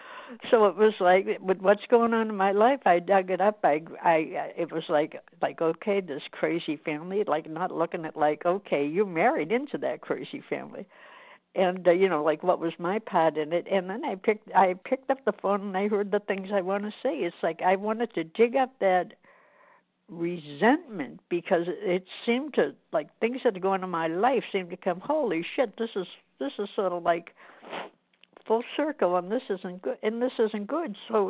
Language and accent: English; Massachusetts, United States; I'm from Massachusetts.